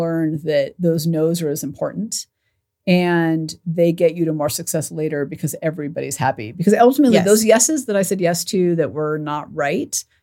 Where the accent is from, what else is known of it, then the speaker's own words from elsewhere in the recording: California, United States; Because I grew up in California. So I kind of both coasts, right?